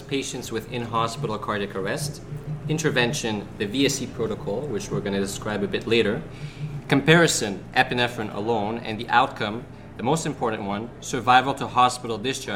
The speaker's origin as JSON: {"language": "English", "country": "Canada", "tie": "born or raised there", "said": "I'm a third-year emergency medicine resident. And even though I grew up in Canada"}